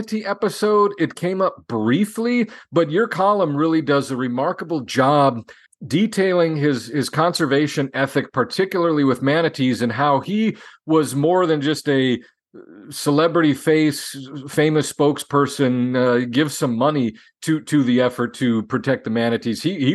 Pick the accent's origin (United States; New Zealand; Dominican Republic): United States; Wisconsin; now in Florida, United States; because even growing up in Wisconsin, you know, my mom is 78 now, but has always loved Florida.